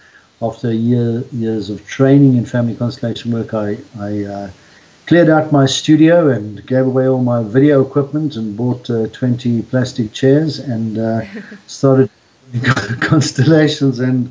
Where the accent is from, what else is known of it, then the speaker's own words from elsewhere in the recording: Johannesburg, Gauteng, South Africa; now in Cape Town, South Africa; I'm a 60-year-old man, born and raised in Johannesburg, now living in Fishhook in Cape Town.